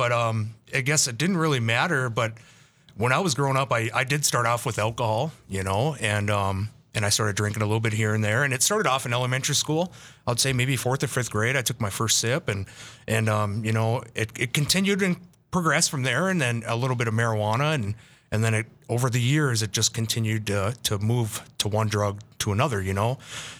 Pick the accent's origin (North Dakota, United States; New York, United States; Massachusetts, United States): North Dakota, United States; Bismarck; I'm 33 years old. I grew up in Bismarck, North Dakota here, Bismarck native.